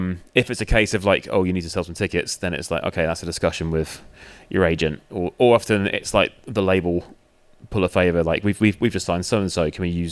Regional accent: Plymouth, South West England, United Kingdom; So dragged them all the way down to my hometown in Plymouth.

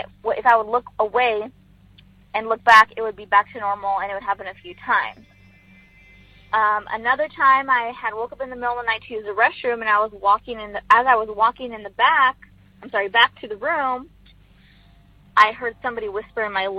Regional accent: California, United States; I'm from California.

